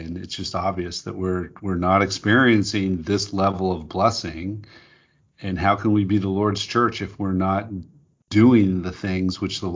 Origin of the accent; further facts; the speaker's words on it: Portland, Oregon, United States; a group of biblical scholars actually here in my hometown, Portland, Oregon